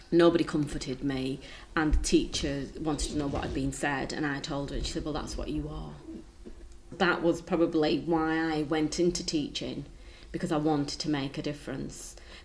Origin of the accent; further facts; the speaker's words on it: India; I'm Indian, she knows that, you know, Nanny lives with us. So she knows that Nanny is from India, my family are from India